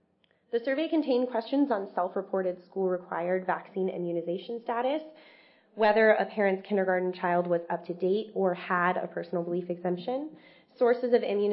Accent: California, United States; from Marin County, California

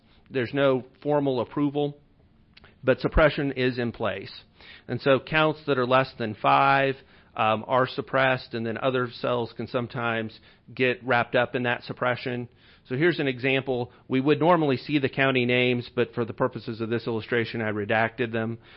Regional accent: Missouri, United States; I picked my hometown county of Bates.

